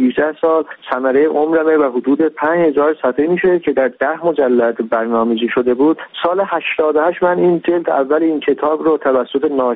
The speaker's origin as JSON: {"language": "Persian", "country": "Iran", "said": "من ایرانی هستم"}